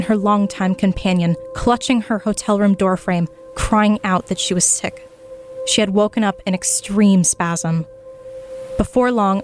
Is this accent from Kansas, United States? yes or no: no; San Mateo, California, United States; the dinner was held in the back room at an upscale restaurant in my hometown, San Mateo. For those of you not in the Bay Area, San Mateo is roughly halfway between San Francisco and Stanford. We're right by the airport.